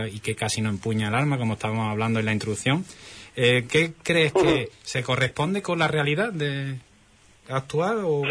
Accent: Andalusia, Spain; Bueno, somos andaluces

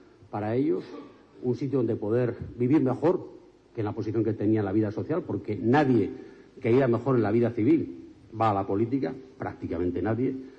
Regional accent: Tudela, Navarre, Spain; yo que vengo de Tudela, de Navarra

